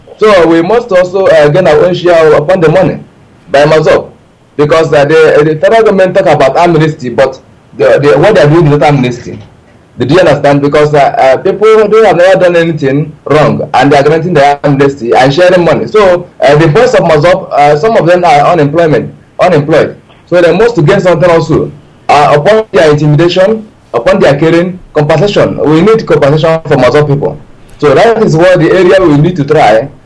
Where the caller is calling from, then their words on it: Senegal; I am calling from Senegal.